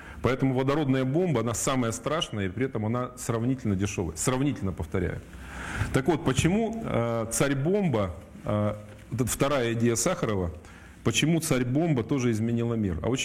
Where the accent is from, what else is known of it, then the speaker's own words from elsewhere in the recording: Gornyak, Altai Krai, Russia; а я там вообще родился, вырос рядом. Вот. И там делали эти подземные ядерные взрывы. Я хорошо помню в детстве, мы жили в Горняке на 4-м этаже.